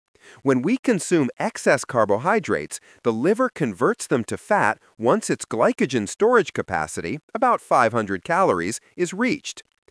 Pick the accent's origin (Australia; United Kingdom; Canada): United Kingdom; Scotland; As a Scottish doctor, I witnessed my homeland achieve the dubious distinction of having the highest heart attack death rate worldwide.